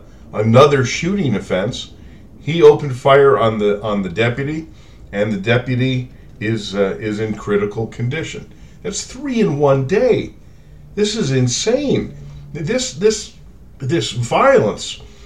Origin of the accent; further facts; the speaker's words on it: Las Vegas, Nevada, United States; This was in my hometown of Las Vegas.